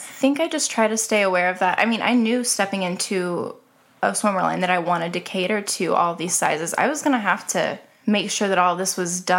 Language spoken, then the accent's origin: English; Snyder, Oklahoma, United States; I grew up in Snyder, Oklahoma. I'm a model and an entrepreneur.